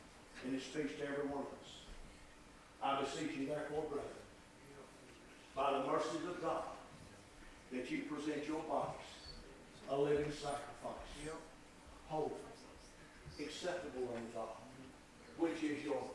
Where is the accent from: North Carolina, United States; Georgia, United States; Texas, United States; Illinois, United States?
North Carolina, United States; Greensboro; Back when I was in the third grade, I was raised over in the Bessemer section of Greensboro.